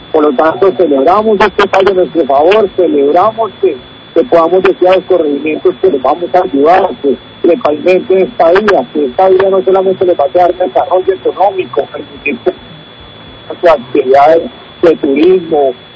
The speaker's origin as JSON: {"language": "Spanish", "town": "Cali", "region": "Valle del Cauca", "country": "Colombia", "said": "Yo creo que como caleños nunca le hemos dado la importancia a los 7 ríos, pero que realmente terminan siendo 9 ríos que tenemos en Santiago de Cali."}